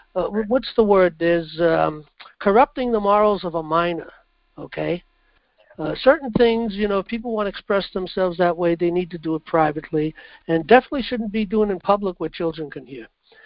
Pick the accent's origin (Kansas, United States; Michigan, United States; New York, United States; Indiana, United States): New York, United States; New York City; I'll tell you what, you know, I come from New York City